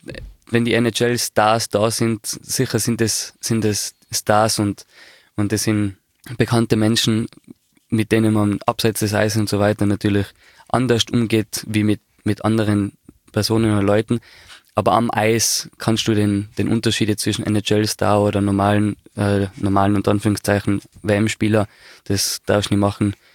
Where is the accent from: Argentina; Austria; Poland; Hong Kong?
Austria; eben nach 23 Jahren als Österreicher dahin fahren zu dürfen, hat mich sehr geehrt